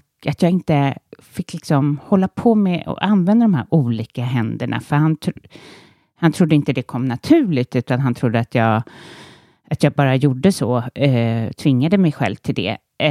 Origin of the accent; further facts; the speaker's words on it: Nacka, Stockholm County, Sweden; born there; jag hävdar då, när jag är född i Nacka, det är inga, jag har liksom inte, jag har ingen anledning att bryta.